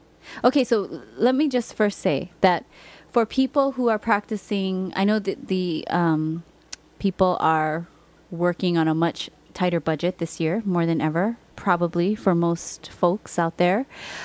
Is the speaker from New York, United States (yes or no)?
no; Hawaii, United States; because both of us are born and raised in Hawaii. All of our family is still in Hawaii.